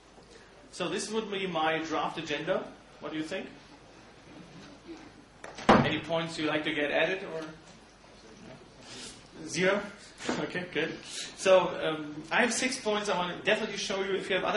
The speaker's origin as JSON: {"language": "English", "country": "Germany", "said": "I'm from Germany, I live and work there"}